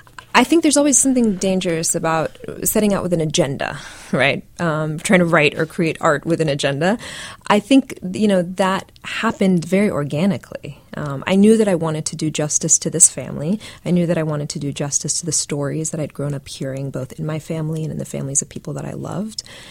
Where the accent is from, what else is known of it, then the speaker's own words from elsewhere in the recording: United States; how to be proud of the fact that I'm Arab and that I'm an American and that I can be both.